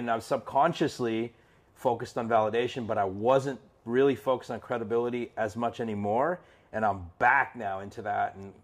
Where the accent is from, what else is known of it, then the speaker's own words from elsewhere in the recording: India; also born or lived in Houston, United States; It was pretty racist. I mean, I'm from India.